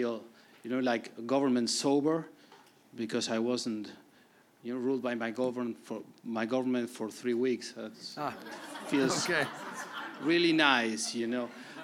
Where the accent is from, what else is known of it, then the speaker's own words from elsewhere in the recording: Argentina; English is a second language; now in United States; from Argentina. I wanted to say that I'm here. I've been here in the States for 3 weeks